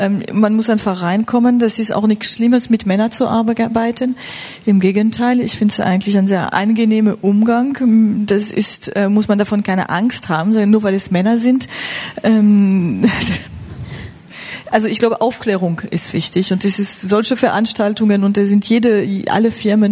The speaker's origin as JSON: {"language": "German", "country": "France", "second_language": "German", "moved": "as an adult", "lives_now": "Germany", "said": "Ich komme aus Frankreich und war seit 2 Jahren in Deutschland"}